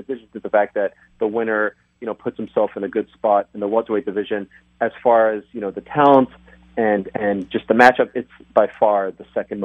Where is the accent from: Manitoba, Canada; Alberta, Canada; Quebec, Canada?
Quebec, Canada; Montreal; I grew up in Montreal